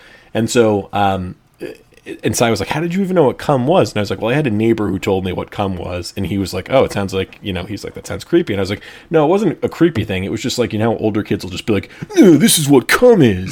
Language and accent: English; Rhode Island, United States; I'm from Rhode Island, which is